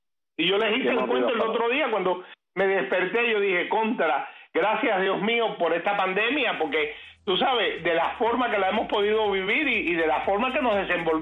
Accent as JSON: {"language": "Spanish", "region": "Havana", "country": "Cuba", "moved": "yes", "lives_now": "Miami, United States", "said": "yo nunca me había ido de Cuba, que yo me había mudado de barrio, ¿ok? Porque yo salí de La Habana para Miami, y esto es un barrio de La Habana."}